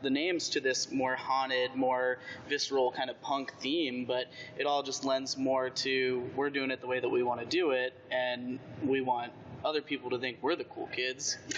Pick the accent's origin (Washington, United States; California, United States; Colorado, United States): Colorado, United States; I had never heard of Dudley Town. I came out from Colorado.